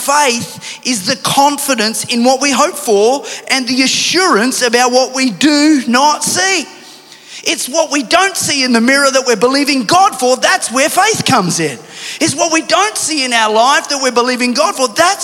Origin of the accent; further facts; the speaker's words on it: Sunshine Coast, Queensland, Australia; When I grew up on the Sunshine Coast for most of my early years, and I did a lot of surfing at that time.